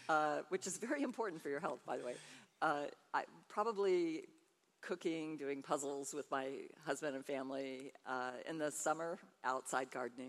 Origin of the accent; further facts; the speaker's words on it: Boston, Massachusetts, United States; born there; also born or lived in California / Key West, Florida / Keflavik, Iceland / Atlanta, Georgia; I was born in Boston. I was adopted into a wonderful military family, and then we moved to California, Key West, Florida, Keflavik, Iceland, Atlanta, Georgia, with stops in South Carolina. I lived for a little while in Panama, Central Americ